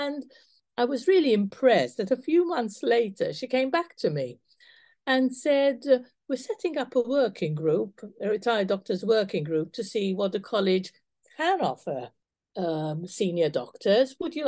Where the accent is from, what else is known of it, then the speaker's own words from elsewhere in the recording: Malta; moved away as an adult; now in United Kingdom; I was actually born and brought up in Malta, and I spent the first 20 years of my life there. But I came to UK to do my clinical learning.